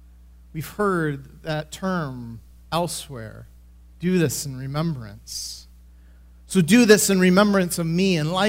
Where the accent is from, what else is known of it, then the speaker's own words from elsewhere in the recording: Grand Rapids, Michigan, United States; I grew up in the Grand Rapids area of Michigan. And there in Grand Rapids, kind of the West Michigan location